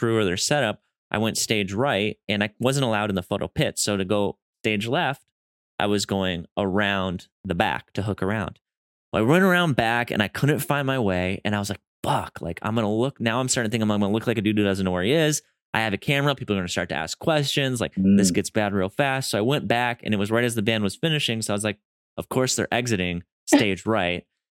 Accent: Wisconsin, United States; That's like one of my, I'm from Wisconsin, but that shower is like, there might be a prison in there as well.

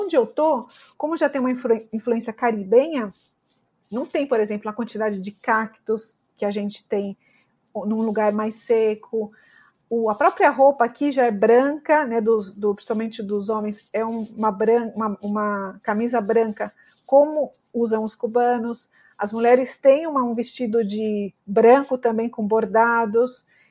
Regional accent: São Paulo, Brazil; em São Paulo, por exemplo, de onde eu sou

